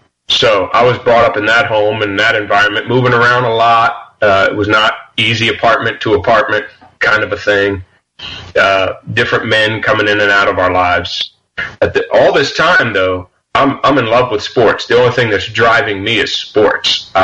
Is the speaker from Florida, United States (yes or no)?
yes; Miami, Florida, United States; I grew up in Miami, Florida. My mom was 15 when she got pregnant with me.